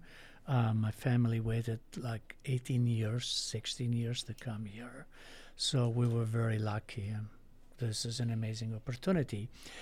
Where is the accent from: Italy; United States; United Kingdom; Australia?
Italy; I grew up in Italy.